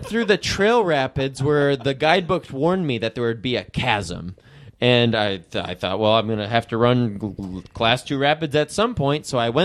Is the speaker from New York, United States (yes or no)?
yes; Old Forge, New York, United States; from my hometown of Old Forge, New York, and it goes through the Adirondacks.